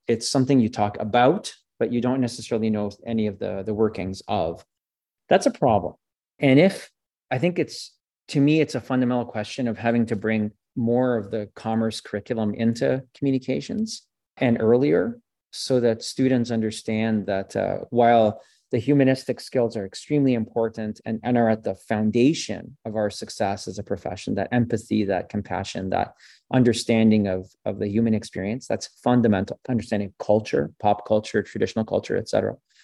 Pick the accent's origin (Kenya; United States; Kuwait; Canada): Canada; first language French; English is a second language; So for example, as a Francophone, French is my first language, the French Canadian, I should say, I do a lot of translation for friends and family.